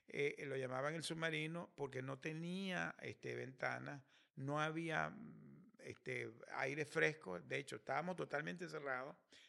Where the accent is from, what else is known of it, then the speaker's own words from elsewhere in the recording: Venezuela; now in United States; yo soy venezolano de origen y yo empecé mi carrera en PDVSA, que es la empresa petrolera venezolana. PDVSA tiene una filial aquí en Estados Unidos que es Citgo, y yo hace como casi 13, 14 años me mandan aquí